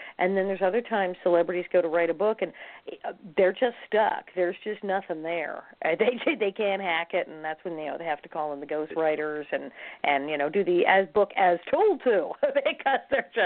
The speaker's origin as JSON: {"language": "English", "town": "Hollywood", "region": "California", "country": "United States", "tie": "born or raised there", "said": "growing up in Hollywood, too."}